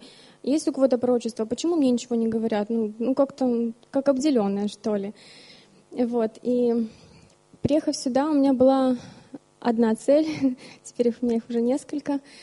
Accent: Bălți, Moldova; now in Germany; я из Молдовы, точнее, из города Бельц.

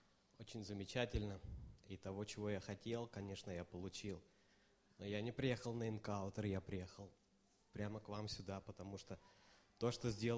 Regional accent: Helsinki, Uusimaa, Finland; Я приехал из Финляндии, из Хельсинки.

